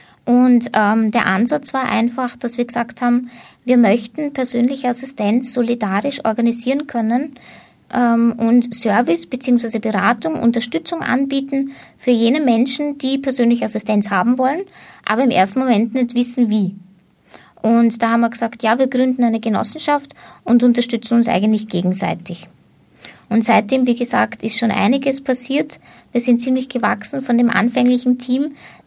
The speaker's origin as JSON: {"language": "German", "town": "Schwechat", "region": "Lower Austria", "country": "Austria", "said": "ich bin eigentlich Schwächerterin, aber meine Familie hat kroatische Wurzeln und deswegen auch der komplizierte Name."}